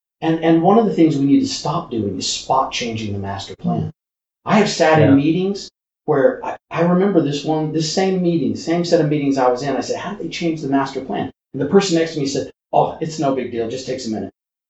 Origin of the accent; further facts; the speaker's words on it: Hattiesburg, Mississippi, United States; Back in my hometown, I will tell you that the city, I'm from a town called Hattiesburg, Mississippi, originally.